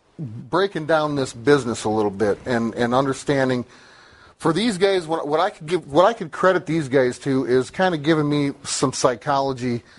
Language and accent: English; South Dakota, United States; Like, you know, growing up in South Dakota is kind of barbaric.